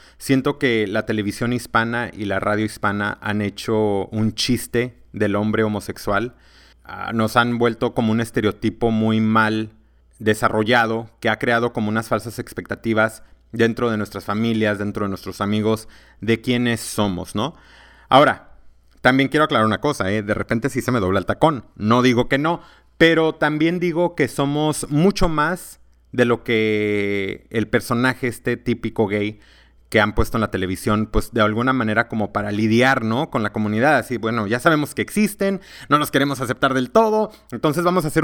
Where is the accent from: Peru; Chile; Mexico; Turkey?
Mexico; una persona como yo, un mexicano que creció en un pueblo, que tiene padres católicos